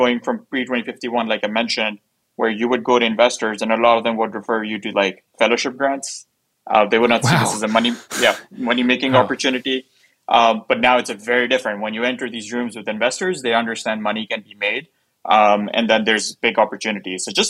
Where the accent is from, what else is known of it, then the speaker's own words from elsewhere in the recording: Pakistan; I'm from Pakistan